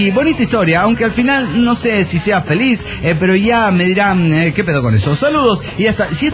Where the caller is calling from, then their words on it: Angamacutiro, Michoacán, Mexico; Yo tranquilamente caminando por el bosque, el bosque de Angamacutiro, famoso en todo el mundo